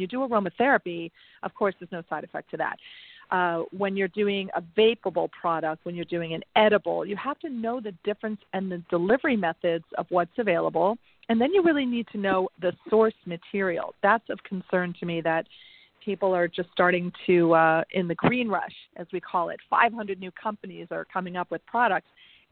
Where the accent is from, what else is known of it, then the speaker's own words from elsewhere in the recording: New York, United States; I'm actually even though I'm a New Yorker, I'm here in Oakland, California at a cannabis tech conference.